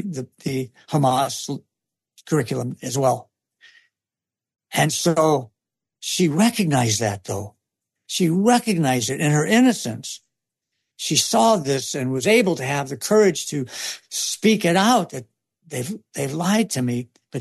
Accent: Missouri, United States; I'm from Missouri, which I am.

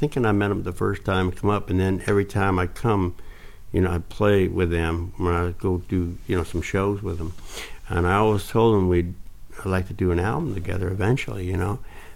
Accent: Cambridge, Massachusetts, United States; I'm a hillbilly, so I mean, even though I grew up in Cambridge, I still got a hillbilly brain.

